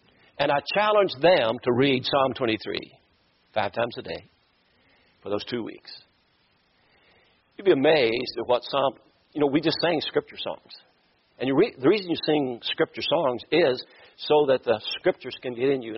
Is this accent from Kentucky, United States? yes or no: yes; Kentucky, United States; now in Florida, United States; I'm from Kentucky. She's from Michigan. We met in South Carolina. We live in Florida.